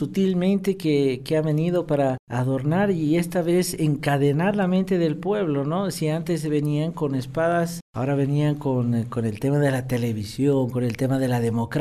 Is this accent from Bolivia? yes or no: yes; Bolivia; Lo mismo ha ocurrido en mi país, en Bolivia